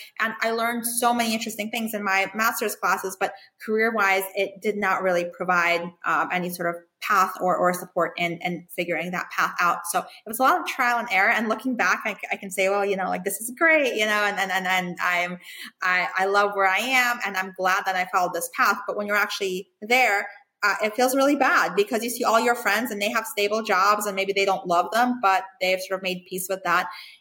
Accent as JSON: {"language": "English", "country": "Ukraine", "lives_now": "United States", "said": "I'm from Ukraine."}